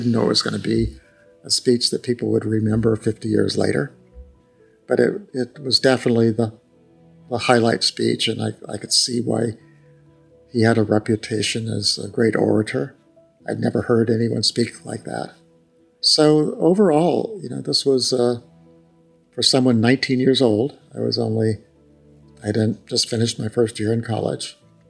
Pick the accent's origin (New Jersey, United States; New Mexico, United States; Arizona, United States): New Mexico, United States; Growing up in New Mexico, you think of 500 miles as not that far. You know, it was a big state.